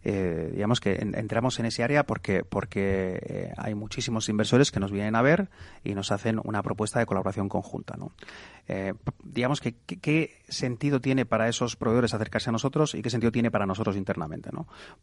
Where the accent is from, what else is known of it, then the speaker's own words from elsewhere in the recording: Murcia, Region of Murcia, Spain; Además, yo soy de Murcia, o sea que no puedo decir otra cosa.